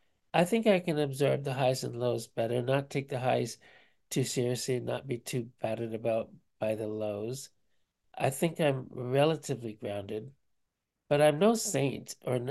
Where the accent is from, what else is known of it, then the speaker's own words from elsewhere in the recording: Canada; It's already very hard to generate excitement and interest as a Canadian writer.